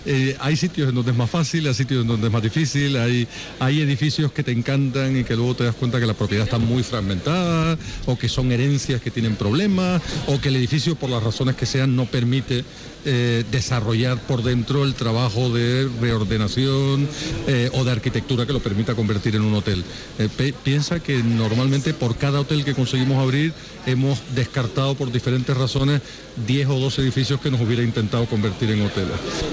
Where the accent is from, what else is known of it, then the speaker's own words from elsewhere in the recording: Las Palmas, Canary Islands, Spain; evidentemente soy de Las Palmas